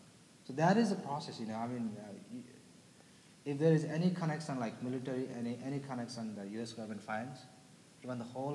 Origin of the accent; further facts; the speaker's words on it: Nepal; now in Grand Rapids, United States; One is Nepali from Nepal. They were born and brought up in Nepal and came to the United States, and I'm one of them actually.